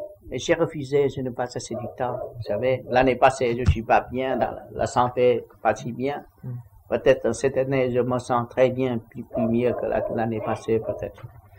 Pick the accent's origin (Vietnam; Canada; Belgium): Vietnam; moved away; je suis toujours occupé dès que je suis sorti du Vietnam.